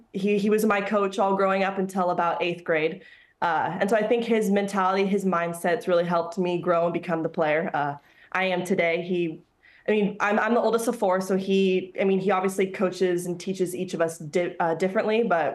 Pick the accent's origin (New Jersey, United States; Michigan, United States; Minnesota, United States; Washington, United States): Washington, United States; Seattle; born there; also born or lived in Oregon / San Diego, United States / Phoenix, United States; Yeah, so I was born in Seattle, Washington. Lived there for just a few months. My family is from Oregon, so we went there for a little bit. Then was in San Diego for a couple years. Then moved to Phoenix, Arizona